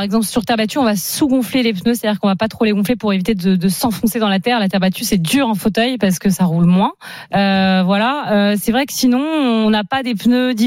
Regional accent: France; le public était pour moi parce que je suis française

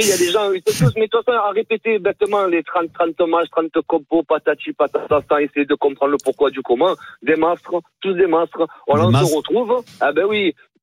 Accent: Marseille, Provence-Alpes-Côte d'Azur, France; Moi, je suis Marseillais, j'ai 43 ans, hein.

